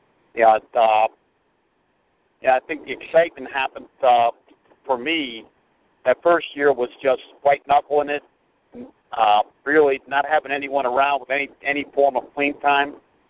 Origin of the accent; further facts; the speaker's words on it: Allentown, Pennsylvania, United States; I'm an addict. … I'm from Allentown, Pennsylvania.